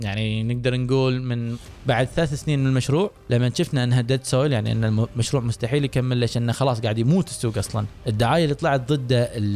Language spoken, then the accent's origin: Arabic; Kuwait; لان اغلب الدورات كانت عندنا بالكويت